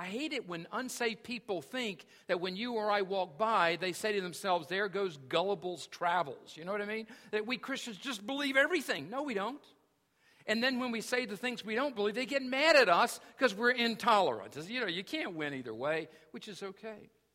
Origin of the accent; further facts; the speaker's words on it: North Carolina, United States; I grew up in North Carolina. We called it wrestling, okay, with an A.